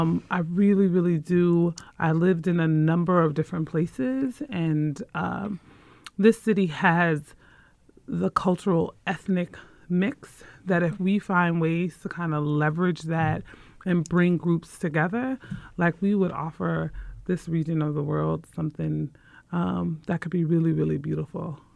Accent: New Jersey, United States; now in Syracuse, United States; Because growing up in New Jersey, and I do go home fairly often, and folks go, why are you in Syracuse?

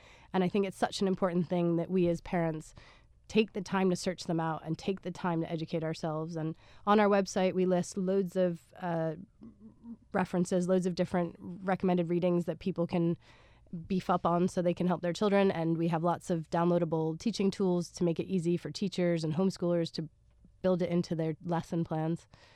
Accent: Massachusetts, United States; now in Scotland; And it turns out we're both from the Berkshires.

